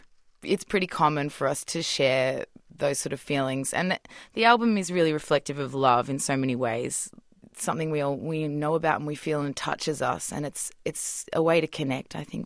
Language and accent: English; Melbourne, Victoria, Australia; we come from Melbourne and we were just a sort of small-time band